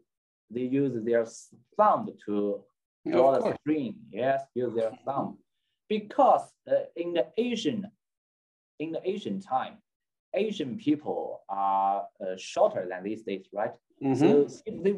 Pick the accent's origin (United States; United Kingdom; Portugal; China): China; English is a second language; And I'm from China. And the city I'm living in is called Nanjing.